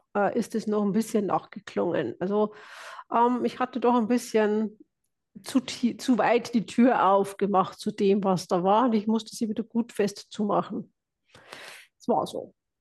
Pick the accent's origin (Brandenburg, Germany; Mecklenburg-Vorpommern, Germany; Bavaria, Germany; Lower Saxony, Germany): Bavaria, Germany; Ich bin ein Bayer, ein Niederbayer, ein Waschechter.